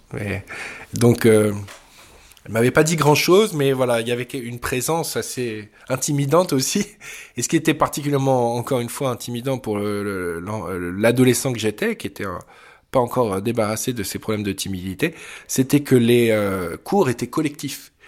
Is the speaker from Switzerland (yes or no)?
no; Paris, Île-de-France, France; born there; je suis né à Paris en 1980. Je suis pianiste.